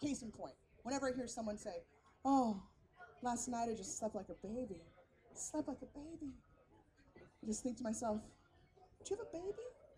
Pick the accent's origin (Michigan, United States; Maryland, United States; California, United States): California, United States; San Francisco; You know, like out here, I am from San Francisco and we have an incredibly precious food culture.